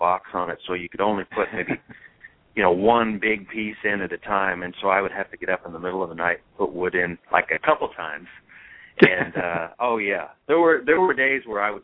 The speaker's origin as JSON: {"language": "English", "town": "Bracebridge", "region": "Ontario", "country": "Canada", "tie": "born or raised there", "moved": "as an adult", "said": "wondering whether I'd made the worst decision of my life by moving 1,000 miles from Bracebridge, Ontario, my hometown"}